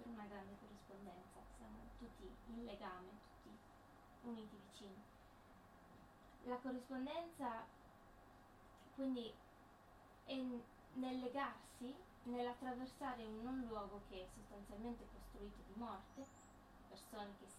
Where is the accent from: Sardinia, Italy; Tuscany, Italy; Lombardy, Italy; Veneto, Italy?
Sardinia, Italy; Abbiamo scritto della Sardegna, entrambi siamo sardi